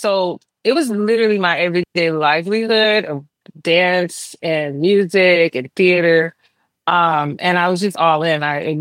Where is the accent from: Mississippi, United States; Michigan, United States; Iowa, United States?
Michigan, United States; Flint; And also growing up in Flint, Michigan, and again, my father not only just being a tap dancer, but also an educator and being involved in the community.